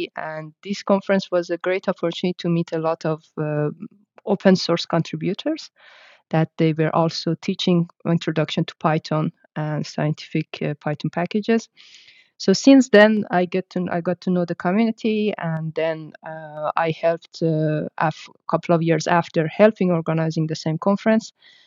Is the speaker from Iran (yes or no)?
yes; Iran; English is a second language; now in Paris, France; So I'm originally from Iran. I'm Iranian. I'm living in Paris, and I'm 37, getting close to 40.